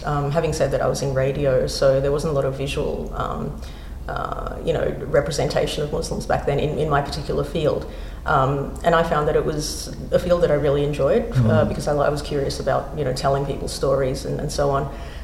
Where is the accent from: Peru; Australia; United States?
Australia; also born or lived in Jakarta, Indonesia; Yes, I was born in Jakarta. I moved to Australia when I was about 2 years old.